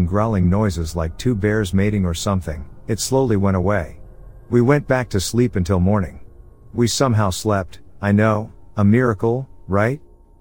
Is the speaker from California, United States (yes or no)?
yes; California, United States; My family had a ranch growing up in Northern California.